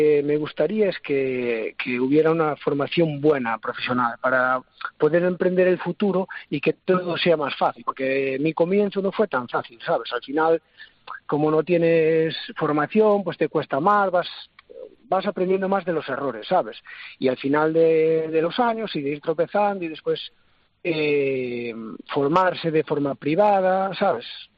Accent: Galicia, Spain; Nosotros somos de Galicia, trabajamos por toda la geografía gallega

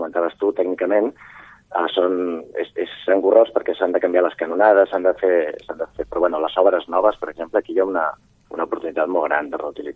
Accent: Girona, Catalonia, Spain; jo soc de Girona

